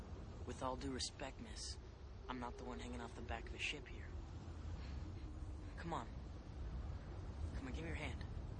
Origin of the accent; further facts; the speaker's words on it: Chippewa Falls, Wisconsin, United States; I grew up there near Chippewa Falls.